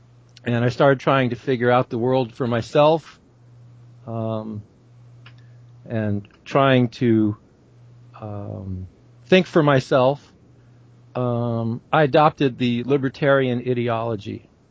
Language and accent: English; the South, United States; Well, first place, I grew up in the South. My mother was a woman of Southern heritage. My father of German extraction.